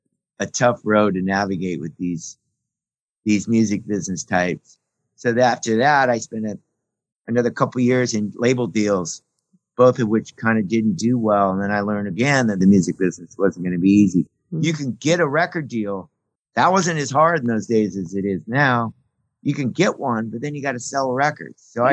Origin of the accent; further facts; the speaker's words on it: Mission Viejo, California, United States; I came from Southern California.